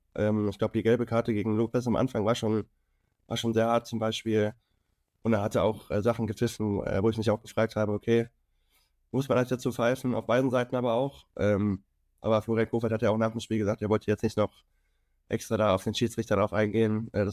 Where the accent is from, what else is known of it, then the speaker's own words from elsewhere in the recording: Düsseldorf, North Rhine-Westphalia, Germany; als Düsseldorfer